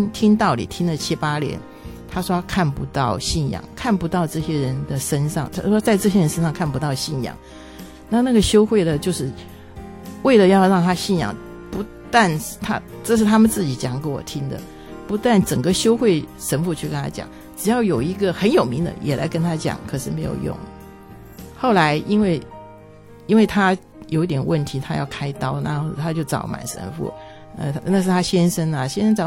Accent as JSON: {"language": "Chinese", "region": "Shandong", "country": "China", "said": "因为我是山东人"}